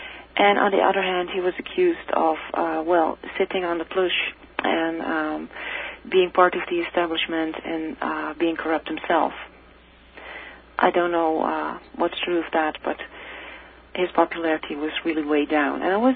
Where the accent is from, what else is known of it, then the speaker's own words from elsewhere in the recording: Netherlands; where are you from? I say, Holland.